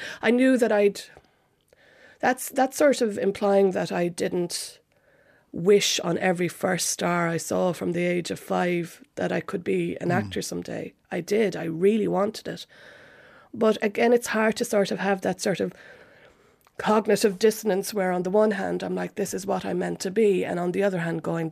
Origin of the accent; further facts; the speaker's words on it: Cork, Munster, Ireland; I'm from Cork.